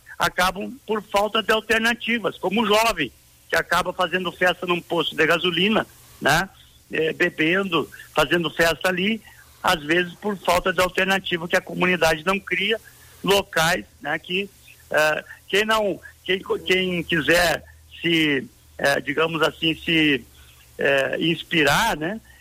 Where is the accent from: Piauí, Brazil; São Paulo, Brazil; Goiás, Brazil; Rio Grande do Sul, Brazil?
Rio Grande do Sul, Brazil; Soledade; Então, vamos lá, eu sou lá de Soledade